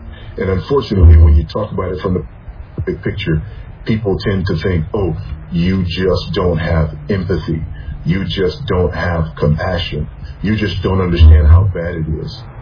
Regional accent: United States; I'm also an American who, as an expat in a foreign country, I've been to dozens of countries in the world

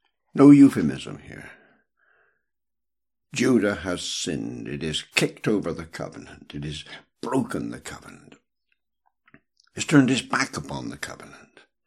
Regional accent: South West England, United Kingdom; I come from the West Country. And she dropped her H, which is a little in this.

